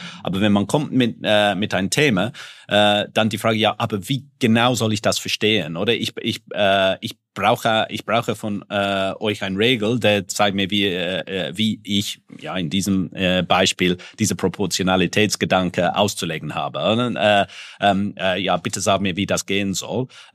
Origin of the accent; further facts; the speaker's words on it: United Kingdom; weil als Kind in Großbritannien hat man überhaupt keine Berührungspunkte mit deutschsprachiger Literatur